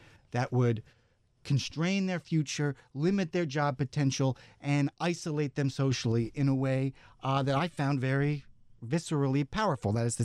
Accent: New York City, New York, United States; So I grew up in New York City, and this was the 1990s, right?

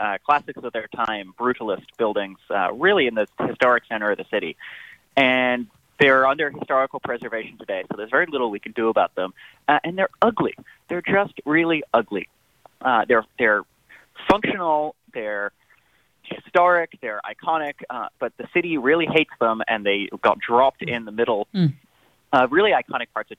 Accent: Washington, District of Columbia, United States; So I come from Washington, D.C.

